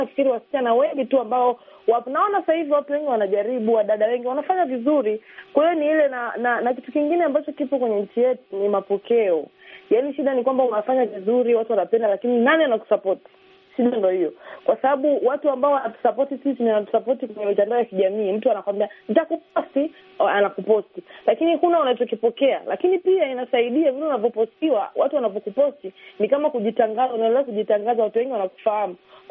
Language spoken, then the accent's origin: Swahili; Babati, Manyara, Tanzania; nimekuwa Babati, nimezaliwa huko, nimekaa na Wairaq, nawafahamu Wairaq. Hata watu wengine wanajua mimi ni Mwiraq.